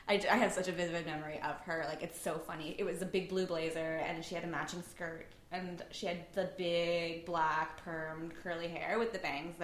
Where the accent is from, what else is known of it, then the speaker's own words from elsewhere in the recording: Nova Scotia, Canada; Yeah, I grew up in rural Nova Scotia.